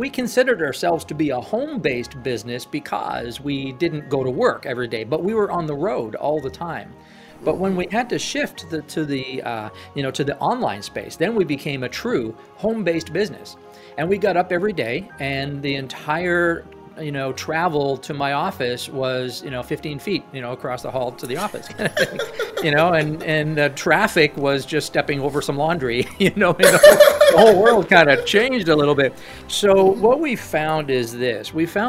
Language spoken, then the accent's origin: English; Ottawa, Ontario, Canada; I'm from Ottawa, Canada. Ottawa is Canada's capital, and it's cold here most of the year.